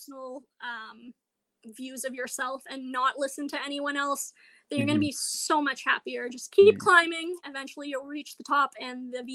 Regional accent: Canada; Just, as a Canadian, I can't comprehend it personally.

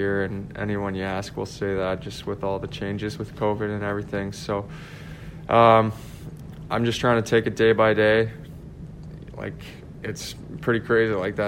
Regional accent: Saskatchewan, Canada; Yeah, I loved growing up in a small town.

